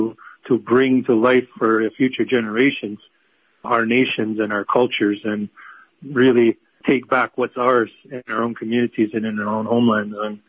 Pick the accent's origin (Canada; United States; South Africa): Canada; Kahnawake, Quebec; I'm a Mohawk from Ganawage, which is outside of Montreal.